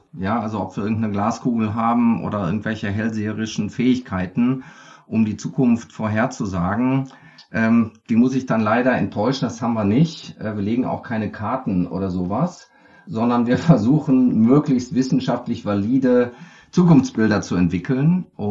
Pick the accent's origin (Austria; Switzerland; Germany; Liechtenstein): Germany; North Rhine-Westphalia; Also ich bin am Rande des Ruhrgebiets aufgewachsen.